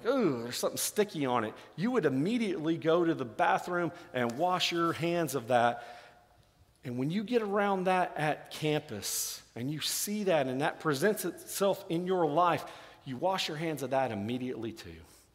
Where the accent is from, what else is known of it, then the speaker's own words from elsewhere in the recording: Texas, United States; I remember growing up in South Texas, I was terrified of storms that would roll through